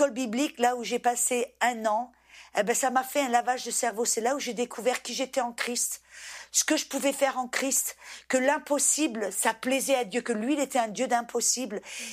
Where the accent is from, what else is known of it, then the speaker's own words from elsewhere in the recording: France; Et en tant que Française